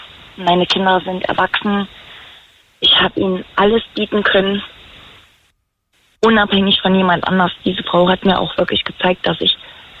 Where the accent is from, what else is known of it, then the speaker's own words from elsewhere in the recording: Eisenach, Thuringia, Germany; Ich komme ja aus dem Herzen von Deutschland, also tatsächlich aus dem Herzen, sprich Eisener.